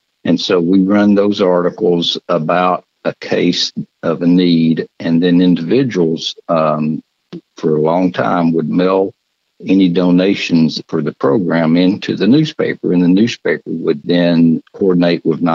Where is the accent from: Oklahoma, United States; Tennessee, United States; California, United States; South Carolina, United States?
Tennessee, United States; Jackson; and I was raised in Jackson, Tennessee